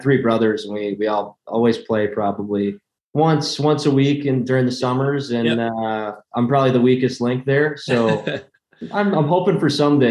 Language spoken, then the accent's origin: English; Newton, Massachusetts, United States; So I grew up 20 minutes outside of Boston in Newton.